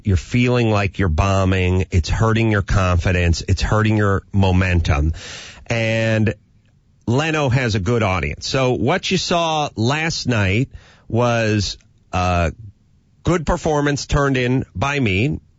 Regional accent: Indiana, United States; born there; No, I'm not. I was born in Indiana.

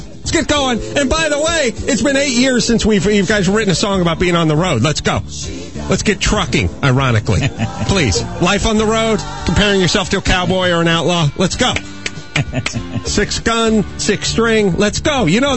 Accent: Reseda, California, United States; I'm from Reseda. Don't worry about it. Nothing rhymes with Reseda.

